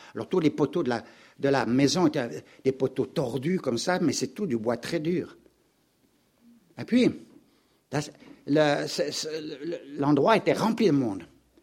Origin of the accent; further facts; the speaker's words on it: Gabon; Je suis né là-bas au Gabon. J'ai grandi là-bas au Gabon.